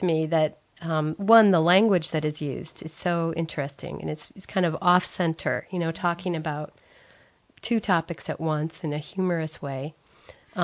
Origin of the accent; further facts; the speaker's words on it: Michigan, United States; Well, I'm a Michigan native, so I grew up in the Thumb.